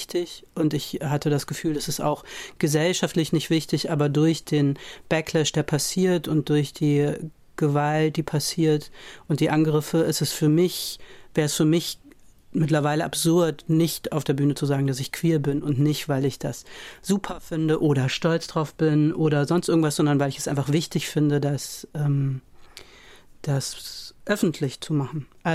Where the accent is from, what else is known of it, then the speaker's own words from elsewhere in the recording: North Rhine-Westphalia, Germany; Und ich komme aus dem Rheinland.